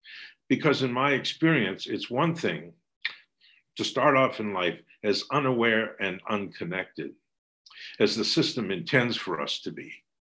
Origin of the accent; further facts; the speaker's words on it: Massachusetts, United States; I grew up in Plymouth County, Massachusetts, Plymouth Rock and all that.